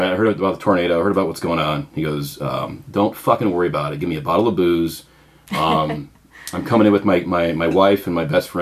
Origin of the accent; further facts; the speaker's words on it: Peoria, Illinois, United States; look, man, I'm from the Midwest. I'm from here. When my band was starting, I was coming to Peoria all the time.